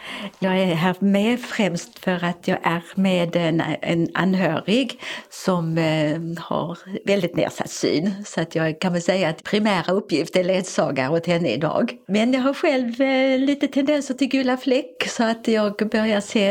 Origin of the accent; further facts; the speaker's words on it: Mölnlycke, Västra Götaland County, Sweden; now in Malmö, Sweden; Jag kommer från Mölnlycke utanför Göteborg. Ja, det var en stor omställning.